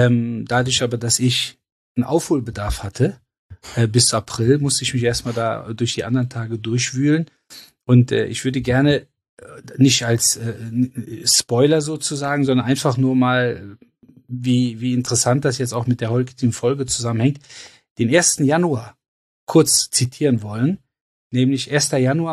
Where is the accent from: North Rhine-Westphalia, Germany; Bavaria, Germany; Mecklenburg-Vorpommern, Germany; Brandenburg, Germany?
North Rhine-Westphalia, Germany; Cologne; du weißt ja, ich komme aus Köln.